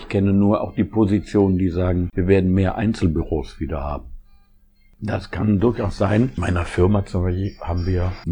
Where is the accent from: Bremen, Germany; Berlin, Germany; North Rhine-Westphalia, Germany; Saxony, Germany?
North Rhine-Westphalia, Germany; Essen; Manche Städte, ich komme aus Essen, die hieß immer Essen die Einkaufsstadt.